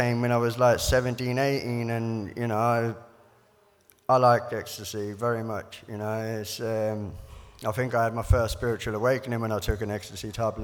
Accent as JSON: {"language": "English", "country": "Ireland", "said": "And then a year later, we went back to Ireland"}